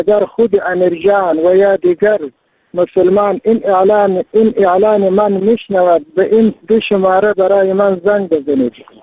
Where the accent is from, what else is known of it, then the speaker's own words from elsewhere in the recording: Bala Murghab, Badghis, Afghanistan; از ولایت بادغیس، از ولسوالی بالامرغاب، از قریه خلقی استم.